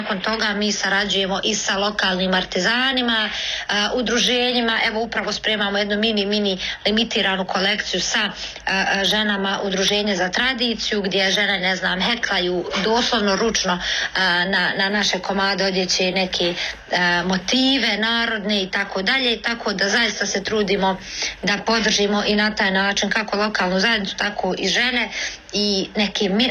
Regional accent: Kalesija, Federation of Bosnia and Herzegovina, Bosnia & Herzegovina

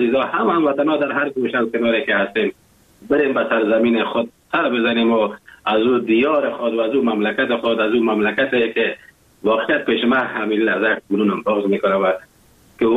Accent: Afghanistan; now in Germany; وقتی زمانی که من از افغانستان بر آمدم به کشور آلمان آمدم

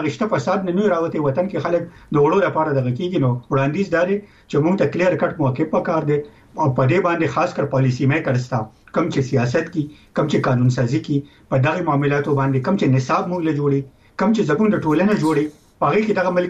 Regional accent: Khyber Pakhtunkhwa, Pakistan; موږ د پښتونخوا یو

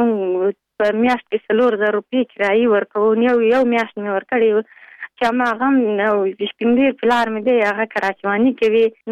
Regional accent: Tala wa Barfak, Baghlan, Afghanistan; now in Pul-e Khumri, Afghanistan; موږ د ولسوالۍ طالب وسک نه مهاجر شوې، دلته د پلخمری کې راغلي

